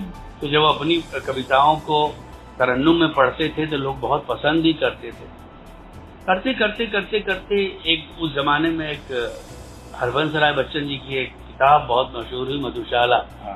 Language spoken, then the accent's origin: Hindi; Uttar Pradesh, India; हम लोग उत्तर प्रदेश से बिलोंग करते हैं